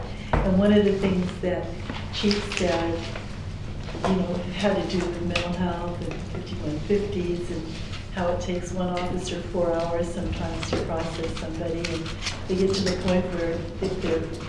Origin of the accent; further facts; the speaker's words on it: Desert Hot Springs, California, United States; the city council person in my hometown, Desert Hot Springs